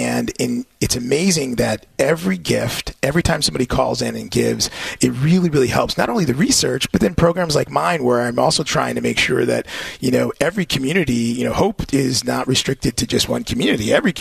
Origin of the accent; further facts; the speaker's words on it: Springfield, Massachusetts, United States; my dad worked in a factory, and I grew up in Springfield, and so he worked in a factory